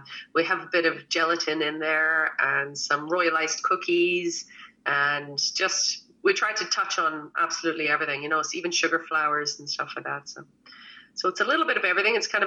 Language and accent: English; Canada; The funny thing is, like, I'm Canadian, right?